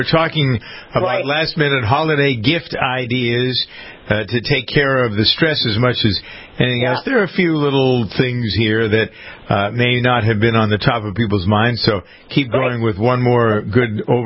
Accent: New England, United States; accent: New England; Whenever you put two ERs together with another ER, my New England accent gets lost, Molly.

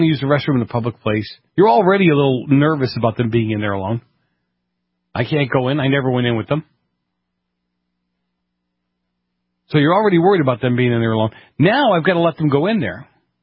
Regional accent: Boston, Massachusetts, United States; I grew up in Boston.

